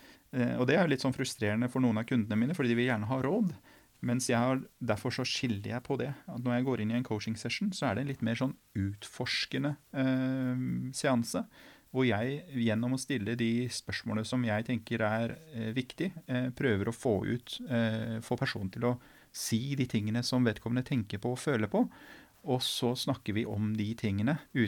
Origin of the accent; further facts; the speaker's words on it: Iran; Og som en iraner så er målet tydelig definert